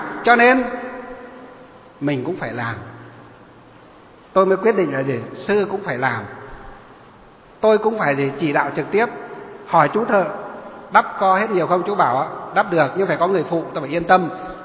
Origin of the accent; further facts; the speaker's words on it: Luong Son, Hòa Bình, Vietnam; ở dưới huyện Lương Sơn, là cái quê hương của tôi ấy. Ngày xưa không phải là quê đâu, quê ngày xưa là huyện Kim Bôi ấy. Nhưng mà khi sát nhập Hà Nội, Hà Tây thì cái xã của tôi họ lại cắt về Lương Sơn, thế là bây giờ là quê hương rồi